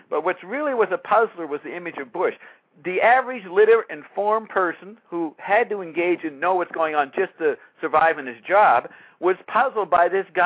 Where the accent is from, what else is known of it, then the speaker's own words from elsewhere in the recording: Canada; I'm a Canadian. I'm not involved with the American politics. I'm not someone who grew up with it.